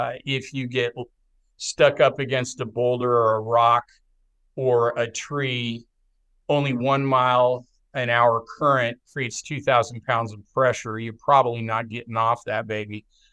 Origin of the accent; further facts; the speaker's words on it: Oregon, United States; I remembered a 30-year-old dream that I'd had of swimming the longest river in my home state of Oregon, the Willamette.